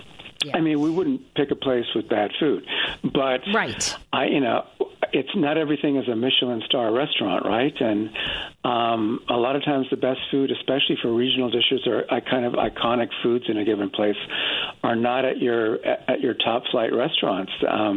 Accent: California, United States; I grew up, my mother's from Arizona, I grew up in Southern California.

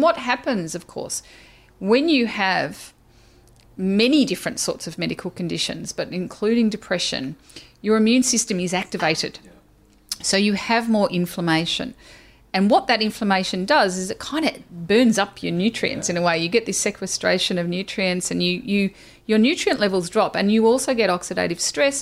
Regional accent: Australia; I'm Australian

